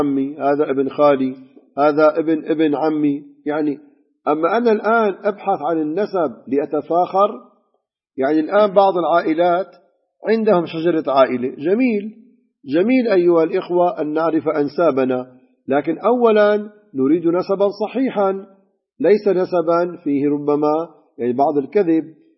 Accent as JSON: {"language": "Arabic", "town": "Damascus", "region": "Damascus Governorate", "country": "Syria", "said": "وبفضل الله عندنا بدمشق كثير من الأنساب الكريمة المباركة الطيبة"}